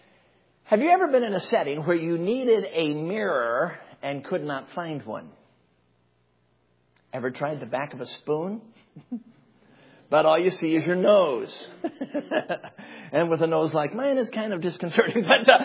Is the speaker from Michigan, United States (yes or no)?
yes; Michigan, United States; I'm from Michigan, but at least in Michigan, it's in the basement, not the main level floor.